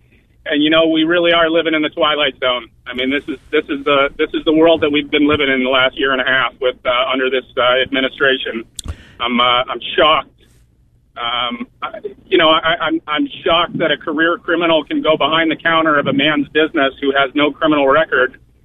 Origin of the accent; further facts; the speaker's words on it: New York, United States; and we grew up in New York